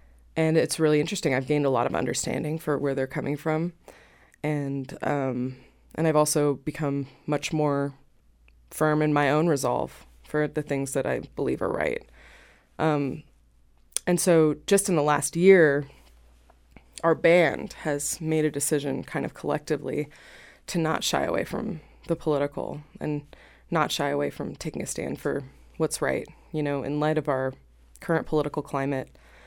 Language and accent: English; California, United States; And I grew up in Northern California in a culture where nobody told me to be quiet, for better or for worse.